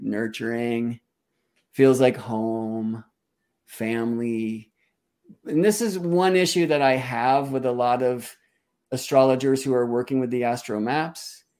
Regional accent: Boston, Massachusetts, United States; born there; I was born in Boston, and it does feel like home to me.

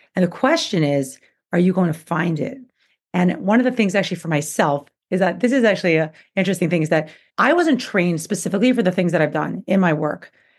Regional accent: New York, United States; now in Portland, United States; So I actually live, I'm originally from New York. So that's why I talk a little bit fast. But I live in Portland, Oregon.

